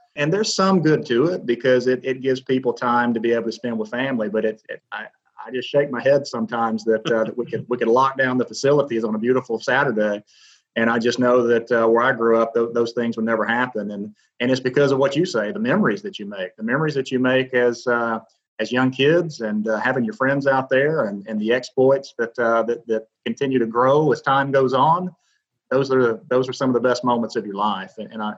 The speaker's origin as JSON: {"language": "English", "town": "Birmingham", "region": "Alabama", "country": "United States", "tie": "born or raised there", "said": "And you got to remember, I grew up in Birmingham."}